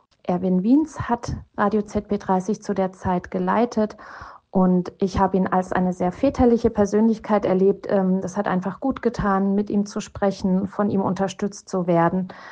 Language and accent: German; Germany; in die ich als Deutsche dann gestolpert bin